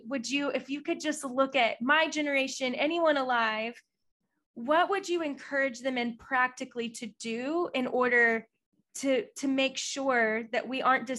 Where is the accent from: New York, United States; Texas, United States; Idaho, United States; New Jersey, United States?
Texas, United States; I'm Texan.